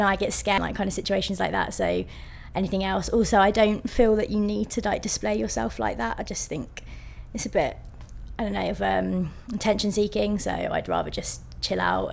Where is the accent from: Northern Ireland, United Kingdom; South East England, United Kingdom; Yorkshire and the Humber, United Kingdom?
Yorkshire and the Humber, United Kingdom; Leeds; 6th of the 7th, 89, and I'm from Leeds.